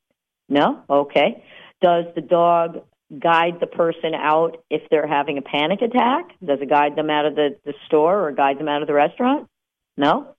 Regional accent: New Jersey, United States; well, we're from New Jersey, and we've never been on a stagecoach

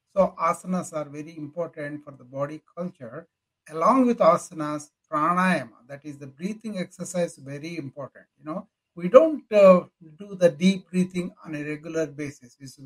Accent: India; moved away; Well, I came from India.

